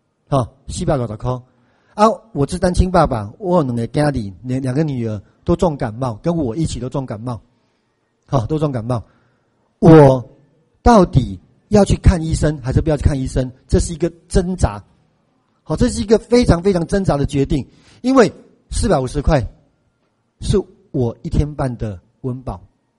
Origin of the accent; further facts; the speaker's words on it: Malaysia; moved away as an adult; now in Taiwan; 我是外国人啦哈，我1992年为马来西亚来家读册哈，台大社会系